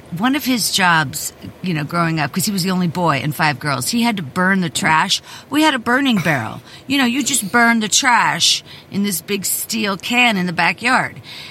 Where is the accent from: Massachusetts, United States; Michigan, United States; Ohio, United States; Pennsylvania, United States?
Pennsylvania, United States; Pittsburgh; And I grew up here in Pittsburgh, Pennsylvania.